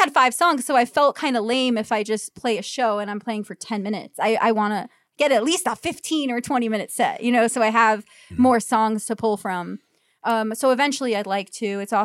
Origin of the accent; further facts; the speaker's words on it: Florida, United States; I'm going to show her where I grew up in South Florida